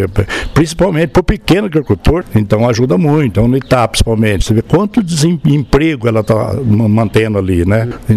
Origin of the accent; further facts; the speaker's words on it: Minas Gerais, Brazil; Eu vim de Minas Gerais para cá trabalhando de peão.